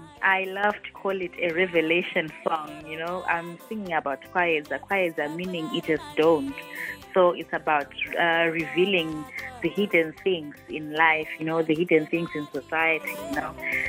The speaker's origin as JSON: {"language": "English", "region": "Harare", "country": "Zimbabwe", "tie": "born there", "said": "and I am a mbira player and a vocalist from Zimbabwe. I'm a mother, I'm a wife, and I'm 28 years old. I was born in Harare"}